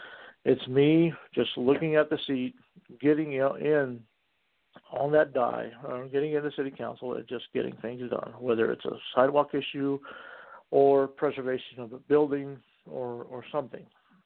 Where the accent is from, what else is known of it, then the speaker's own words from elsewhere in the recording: Dallas, Texas, United States; I've ran uphill all my life as a kid, growing up in Dallas, first Hispanics on the block, in a white neighborhood, picked up two bullies.